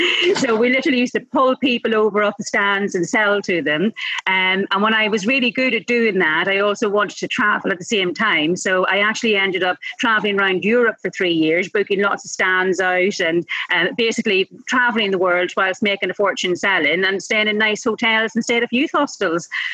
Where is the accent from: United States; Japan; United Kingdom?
United Kingdom; Enniskillen, Northern Ireland; now in Pangbourne, United Kingdom; I'm Irish and come from Inniskillen, so a little place called Inniskillen in Northern Ireland. And I came over to England actually after I'd done the travelling.